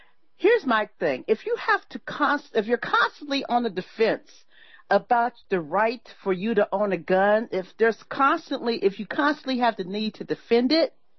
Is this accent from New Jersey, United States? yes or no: no; Los Angeles, California, United States; I grew up in South Central, Bob, okay, in the middle of the crack wars back in the day.